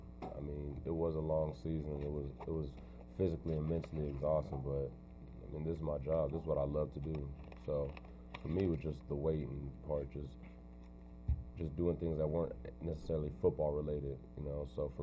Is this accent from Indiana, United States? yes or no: no; Anniston, Alabama, United States; born there; Well, I was born in Anniston, Alabama, so I've always grew up an Alabama fan.